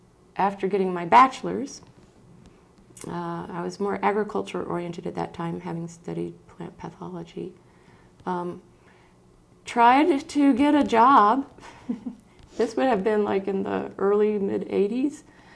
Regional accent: the South, United States; now in Skagway, United States; I'm originally from the South. You might hear a little y'all slip out every now and then. But I've been in Skagway since

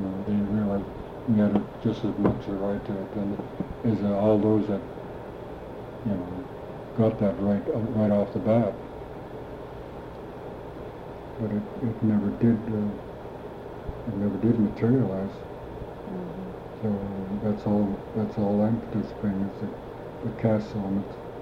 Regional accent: Metlakatla, Alaska, United States

